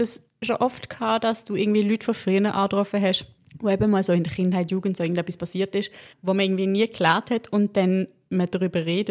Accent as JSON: {"language": "German", "town": "Maisbach", "region": "Basel-Landschaft", "country": "Switzerland", "tie": "born or raised there", "said": "also ich bin ja in Maisbach aufgewachsen, ein kleines Dorf im Baselbiet."}